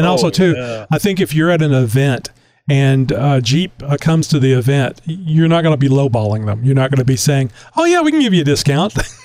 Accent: Texas, United States; because I'm a Texan. I've always lived in Texas.

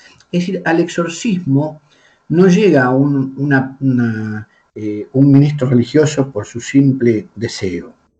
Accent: Argentina; now in Spain; Yo soy nativo de la República Argentina, estoy desde el mes de diciembre en el Reino de España

